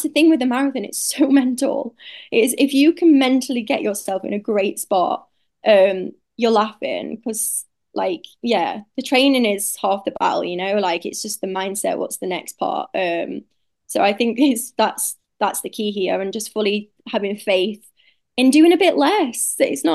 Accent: Sheffield, Yorkshire and the Humber, United Kingdom; now in Australia; I'm from Sheffield, so I'm used to like God grass training.

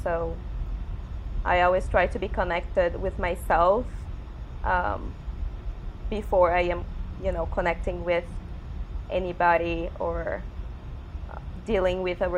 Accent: Brazil; English is a second language; moved away as an adult; now in Europe; I am from Brazil. I've been living in Europe for the past 8 years. It's going to be 8 years now.

